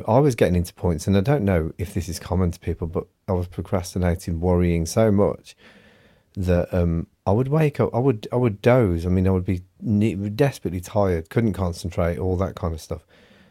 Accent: Birmingham, West Midlands, United Kingdom; accent: Birmingham; so I would like to thank Gwen Cleon for her comment regarding my Birmingham accent. See, that was my audio mail yesterday, whether my Birmingham accent has changed over the last few years.

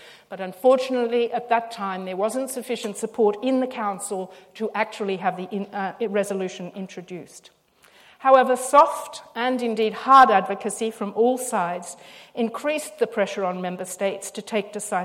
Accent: Australia; as an Australian and an Australian of Irish traveller descent

